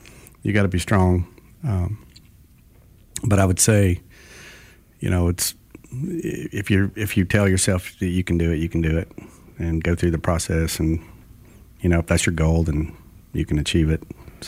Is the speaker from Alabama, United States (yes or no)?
yes; Wilmer, Alabama, United States; I grew up in Wilmer, Alabama.